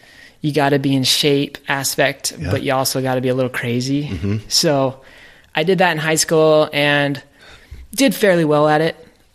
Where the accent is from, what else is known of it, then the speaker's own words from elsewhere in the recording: Salt Lake City, Utah, United States; born there; So I was born in Salt Lake, Utah.